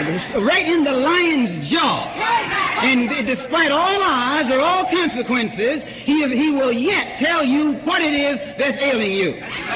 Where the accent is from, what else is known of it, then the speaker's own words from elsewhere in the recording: Harlem, New York, United States; I'm from Harlem, so I don't know how to talk to you, but in any other language but Harlem talk.